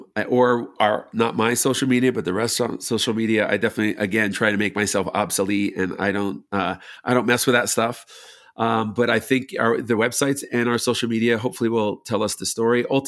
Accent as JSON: {"language": "English", "region": "New York", "country": "United States", "tie": "born or raised there", "said": "To me, growing up in New York, it was all about cross-culturalism"}